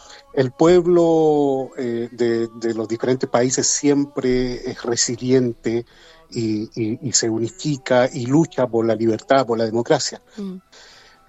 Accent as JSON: {"language": "Spanish", "country": "Chile", "said": "actualmente estamos con un salvadoreño y somos dos chilenos"}